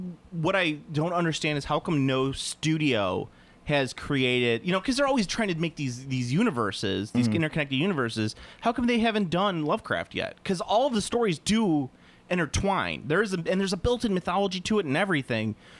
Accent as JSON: {"language": "English", "region": "New England", "country": "United States", "said": "Like I'm from New England. Don't hit me. Kind of."}